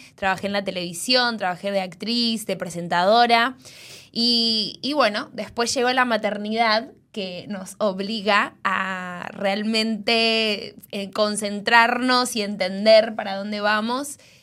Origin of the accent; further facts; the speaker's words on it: Miami, Florida, United States; also born or lived in Argentina; yo soy argentina, me crié acá en Miami